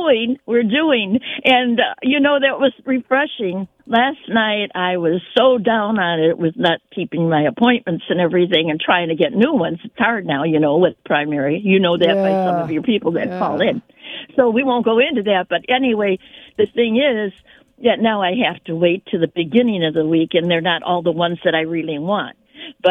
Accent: Midlothian, United States; You know, I was born and raised in Midlothian, a little suburb.

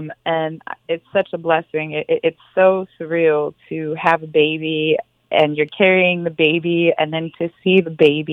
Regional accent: Dalton, Illinois, United States; also born or lived in Riverdale; I was raised in Riverdale and Dalton. Those were blue-collar railroad steel mill towns.

